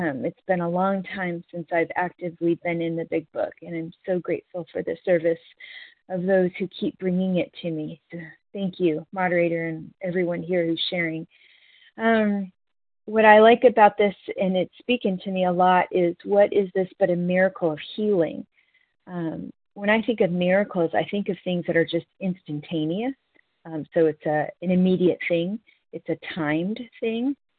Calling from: North Carolina, United States; from North Carolina

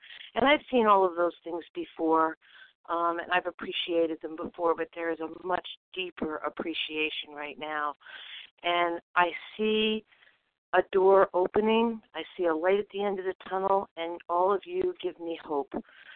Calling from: Vermont, United States; I'm calling from Vermont.

